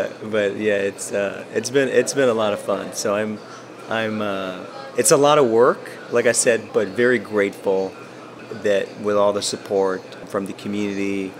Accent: Hamtramck, Michigan, United States; I remember growing up in Hamtramck. Hamtramck was way more diverse. And my high school had 27 ethnicities.

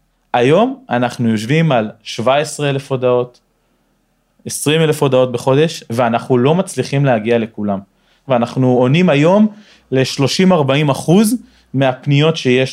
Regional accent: Sha'ar Yishuv, Northern District, Israel; now in Afula, Israel; במקור אני משאר יישוב, יישוב מפונה, אנחנו היום גרים באפולה.

